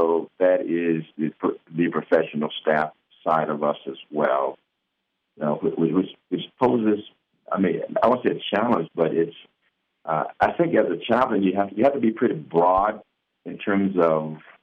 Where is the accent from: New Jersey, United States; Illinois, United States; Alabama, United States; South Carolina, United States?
Alabama, United States; Greensboro; put in there that I'm a native of Greensboro, Alabama?